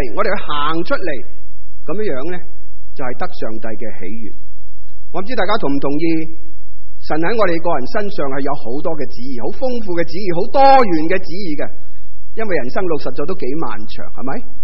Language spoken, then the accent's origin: Chinese; Guangdong, China; 我们广东人说很容易就卡住了